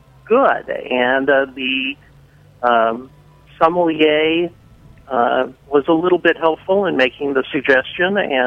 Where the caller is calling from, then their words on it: Chicago, Illinois, United States; I'm calling from Chicago.